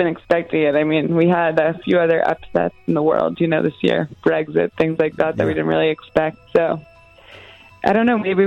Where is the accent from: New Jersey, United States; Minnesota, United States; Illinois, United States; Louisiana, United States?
New Jersey, United States; now in New York, United States; I grew up in New Jersey, and now I'm living downtown in Manhattan.